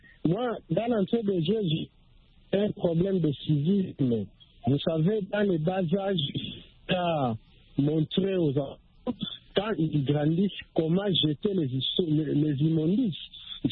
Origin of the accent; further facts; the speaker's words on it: Kinshasa, DR Congo; une grande ville de plus de 12 millions d'habitants, comme chez moi à Kinshasa